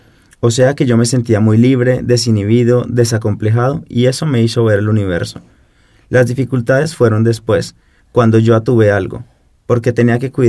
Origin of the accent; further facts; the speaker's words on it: Colombia; ahí es cuando me di cuenta de cuántos jóvenes en Colombia y obviamente en mi pueblo se pierden